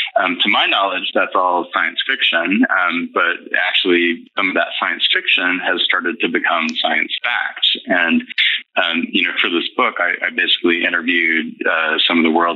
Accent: Tennessee, United States; growing up in Tennessee and hearing about exposures of my grandfather to radiation at the Y-12 plant in Oak Ridge

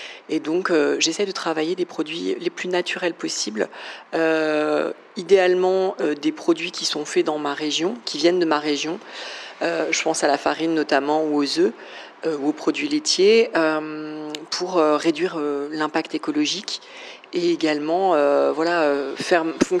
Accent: Paris, Île-de-France, France; j'ai 36 ans et je suis pâtissière à Paris. Je suis née à Paris et j'y ai toujours vécu et c'est une partie très importante de mon identité

